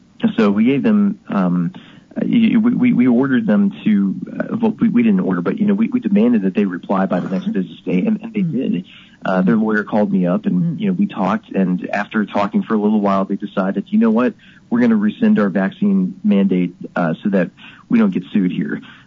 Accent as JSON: {"language": "English", "region": "Maryland", "country": "United States", "tie": "born or raised there", "moved": "yes", "lives_now": "Alabama, United States", "said": "You know, I'm from Maryland originally, but when I moved down here, I love this place a lot better than where I grew up. And we wanna keep Alabama, and stop it from becoming Maryland."}